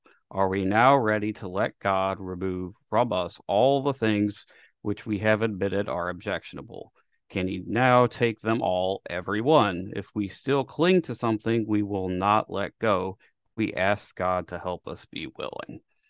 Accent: Nashville, Tennessee, United States; I hail from Nashville, Tennessee.

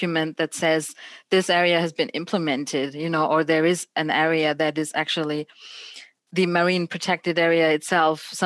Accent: Germany; I grew up in Germany

